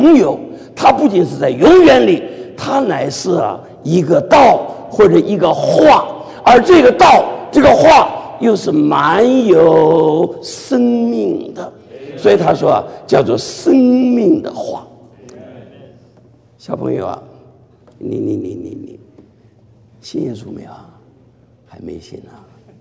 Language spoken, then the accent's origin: Chinese; Shanghai, China; 还有对我们上海人讲这个上海的馒头，其实就是包子嘛